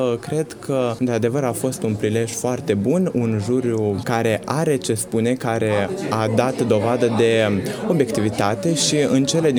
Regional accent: Ungheni, Ungheni District, Moldova; Sunt din Ungheni, învăț în Chișinău, la Liceul Teoretic Republican Aristotel, trec clasa 12.

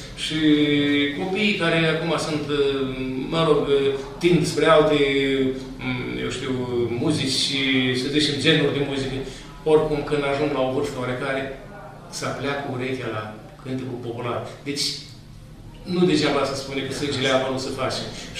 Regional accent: Pepeni, Sîngerei District, Moldova; Toți consăterii din Pepeni, de unde suntem, de unde sunt eu, de unde suntem și noi, am toți din Pepeni

